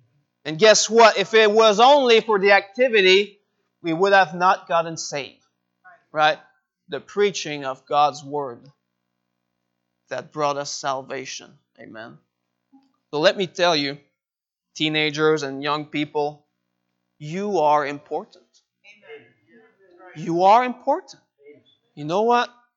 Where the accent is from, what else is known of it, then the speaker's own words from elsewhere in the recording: St. George, Quebec, Canada; 13 years ago, someone came in my hometown in St. George with a group of teens, and they passed out flyers, about 3,000 of them in our city.